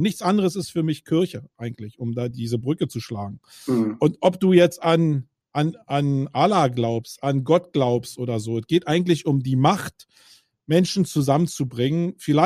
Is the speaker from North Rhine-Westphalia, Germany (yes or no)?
no; Berlin, Germany; ich bin Berliner